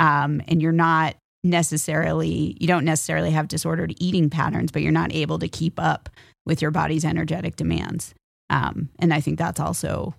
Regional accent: Virginia, United States; I mean, I grew up in Northern Virginia. So Pennsylvania was like the skiing destination.

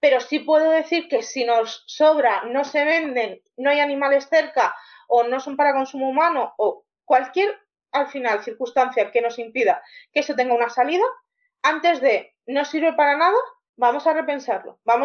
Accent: Cartagena, Region of Murcia, Spain; y yo que vengo de Cartagena, vengo a decir que es que Murcia el agua no le va bien.

